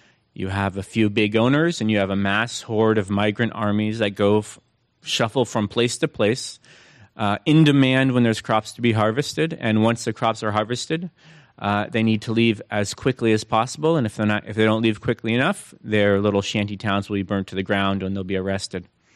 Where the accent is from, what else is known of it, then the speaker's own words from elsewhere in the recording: California, United States; And I grew up in California, so I knew farm workers as the people I drove by at a distance